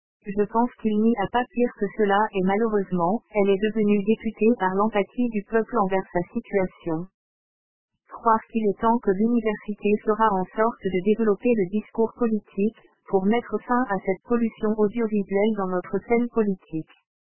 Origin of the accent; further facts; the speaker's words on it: Algeria; Par contre, chez nous en Algérie, le discours politique est, à chaque échéance présidentielle, toujours le même.